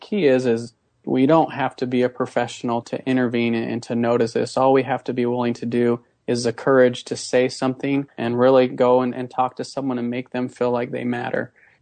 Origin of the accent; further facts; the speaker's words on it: Mexico; also born or lived in United States / Austria; born in the United States, but my life and my family, we journeyed internationally, and I grew up in Mexico and Austria and spent the majority of my time in a culture not of my own.